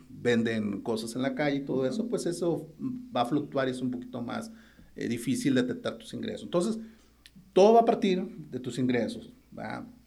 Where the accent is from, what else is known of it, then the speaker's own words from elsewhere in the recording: Mexico; la educación financiera es algo que está muy escaso en nuestra cultura y sobre todo como mexicanos